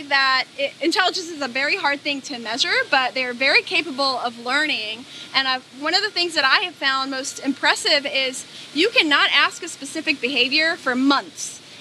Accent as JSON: {"language": "English", "region": "Hawaii", "country": "United States", "said": "And I'm from Hawaii."}